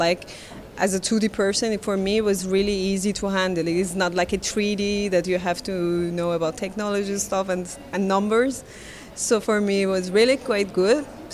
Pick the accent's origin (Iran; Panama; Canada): Iran; moved away as an adult; now in Europe; I'm 38, if I want to be precise, and I'm from Iran. And actually, my project is about how I moved to Europe for a study opportunity.